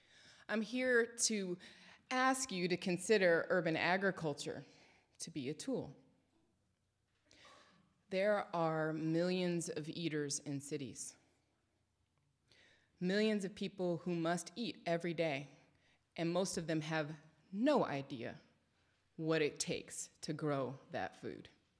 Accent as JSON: {"language": "English", "town": "Richmond", "country": "United States", "said": "you know, I'm from Richmond."}